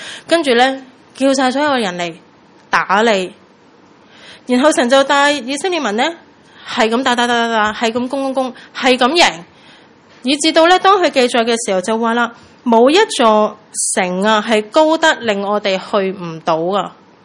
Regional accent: China; 我们都应该知道的，我们中国人

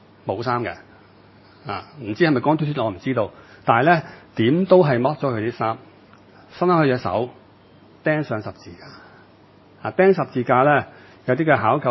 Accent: China; 我哋中國人

